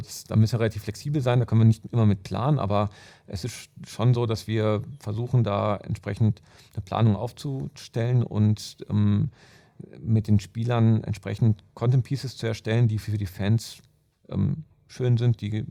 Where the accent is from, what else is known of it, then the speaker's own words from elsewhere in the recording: North Rhine-Westphalia, Germany; now in Munich, Germany; Aus Ostwestfalen und dem Münsterland, da haben wir jetzt nicht den stärksten Dialekt. Und bin vor 8 Jahren nach München gezogen